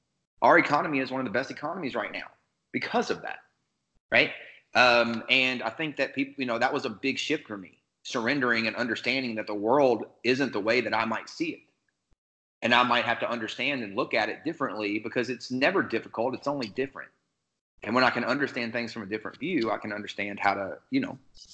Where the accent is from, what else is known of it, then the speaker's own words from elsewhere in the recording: Midwest, United States; the culture that I grew up in the Midwest is not how the world works, right?